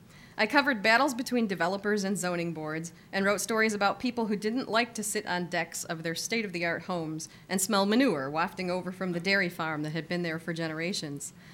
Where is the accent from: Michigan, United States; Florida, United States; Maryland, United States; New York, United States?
Michigan, United States; Pinckney; my hometown of Pinckney, Michigan, which some of you may be familiar with it. It's in Livingston County, north of Ann Arbor.